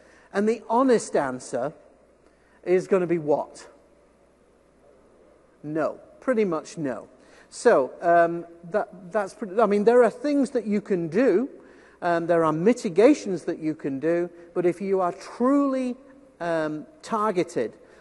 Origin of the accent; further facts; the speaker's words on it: Scotland, United Kingdom; So I'm from Scotland, so Scotland, you know, there's lots of sheep and whiskey and stuff like that.